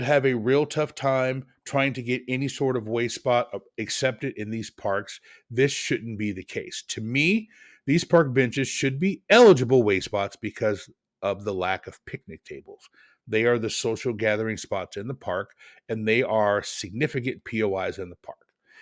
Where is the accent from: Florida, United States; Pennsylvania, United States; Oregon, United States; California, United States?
Oregon, United States; Portland; I laughed several times, and you guys know I'm from Portland, so I know exactly where this person is talking about.